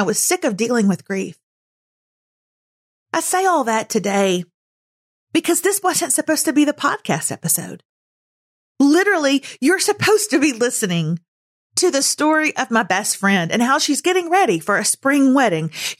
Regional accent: the South, United States; We're from the South.

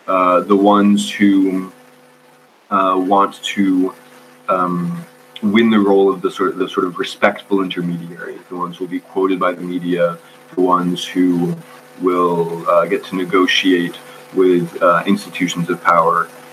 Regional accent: United States; I mean, I grew up white in the United States.

